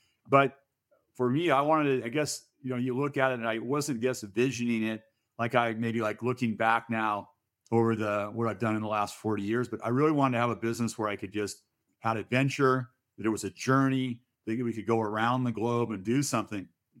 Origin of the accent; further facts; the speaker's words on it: Seattle, Washington, United States; I grew up in Seattle, West Coast.